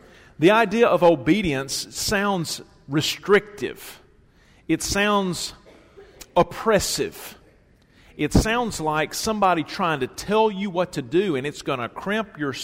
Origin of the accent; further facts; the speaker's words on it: Tennessee, United States; the church that I grew up in Middle Tennessee